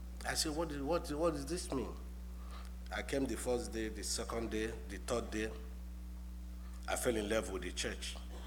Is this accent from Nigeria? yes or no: yes; Nigeria; English is a second language; I'm from Nigeria.